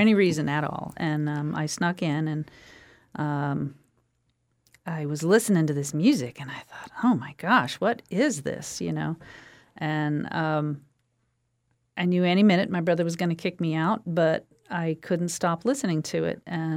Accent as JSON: {"language": "English", "region": "Florida", "country": "United States", "tie": "born or raised there", "said": "Yeah, I grew up on the Florida-Alabama border. Perdido River and the Perdido Bay area is the border between there."}